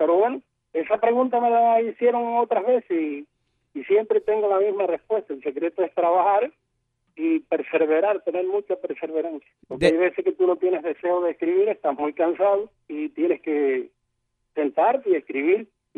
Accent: Cuba; muchos cubanos que tenemos un régimen segregacionista brutal.

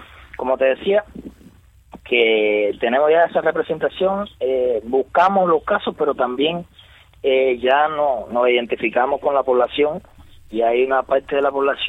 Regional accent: Cuba; como cubano

